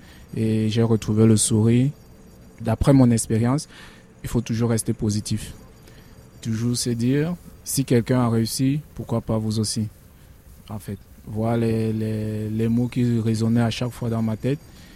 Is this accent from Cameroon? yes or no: yes; Cameroon; je viens tout droit du Cameroun